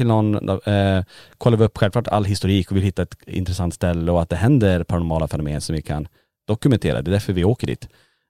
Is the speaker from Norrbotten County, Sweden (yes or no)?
yes; Kiruna, Norrbotten County, Sweden; now in Borås, Sweden; Men är födda och uppvuxna i Kiruna.